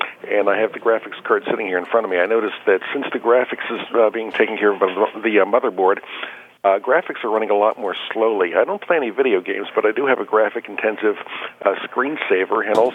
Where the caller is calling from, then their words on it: Pottstown, Pennsylvania, United States; Well, if you're talking to me, I'm from Pottstown.